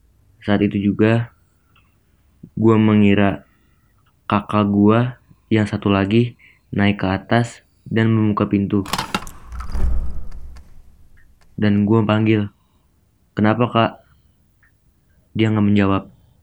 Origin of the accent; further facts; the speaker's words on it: Jakarta, Indonesia; gue dari Jakarta.